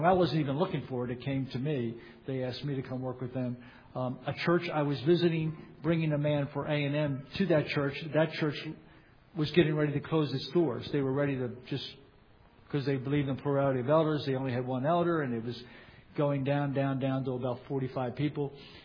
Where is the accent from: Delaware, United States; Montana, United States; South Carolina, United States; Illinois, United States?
Delaware, United States; For you that don't know, I grew up in Delaware, so I know it well.